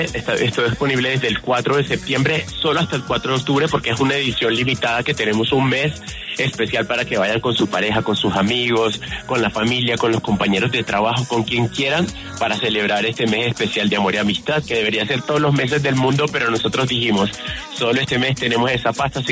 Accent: Venezuela; now in Colombia; Yo soy venezolano, tengo 10 años en Colombia

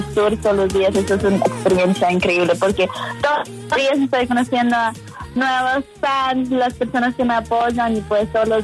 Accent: United States; moved away as an adult; now in Latin America; yo soy latina, pero yo nací en Estados Unidos y pues yo he vivido toda mi vida en Estados Unidos, solo hace 3 años que vivo acá en Latinoamérica.

